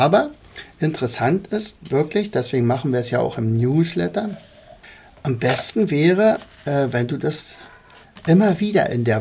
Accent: Rauen, Brandenburg, Germany; wenn ich jetzt über mein Heimatdorf geschrieben habe, da habe ich ja doch ein bisschen vom Leder gezogen, vom Hosenträger, Lederhosenträger gezogen, weil ja offensichtlich in Rauen offensichtlich alles entstanden ist.

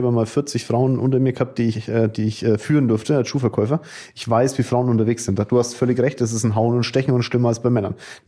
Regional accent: Bavaria, Germany; Ich bin Franke, ich übertreibe immer grundsätzlich

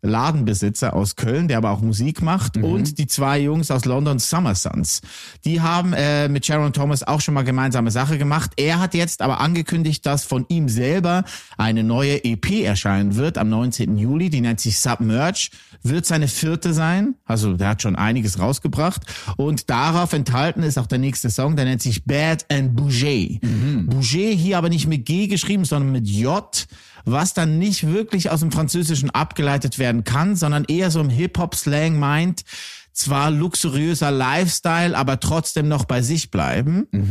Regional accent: Switzerland; Bei uns in der Schweiz heißt ein kleines Bier ja entweder Stange, also eine Stange, oder Herrgöttli.

